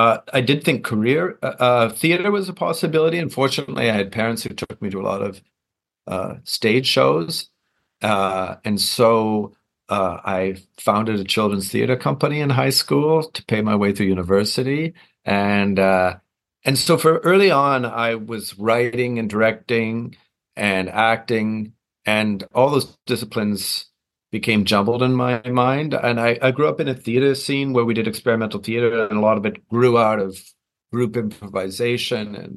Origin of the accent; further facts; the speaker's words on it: Toronto, Ontario, Canada; I grew up in Toronto, Canada